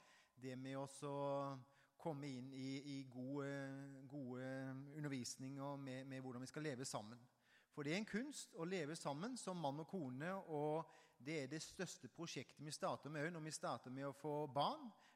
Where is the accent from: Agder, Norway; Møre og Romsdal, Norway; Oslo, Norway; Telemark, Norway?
Agder, Norway; Hisøya; så jeg kommer jeg jo fra Hisøya. Jeg har jo bodd der i oppveksten og født oppvokst der.